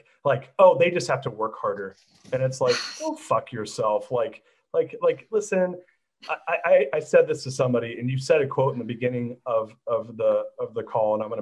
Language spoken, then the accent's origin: English; California, United States; also born or lived in San Francisco; And I grew up in Orange County.